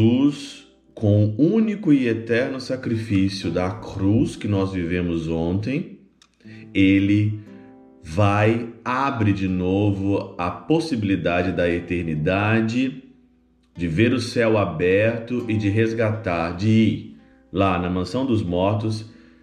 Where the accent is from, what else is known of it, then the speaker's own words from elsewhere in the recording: Ouro Branco, Minas Gerais, Brazil; Na minha cidade natal, em Ouro Branco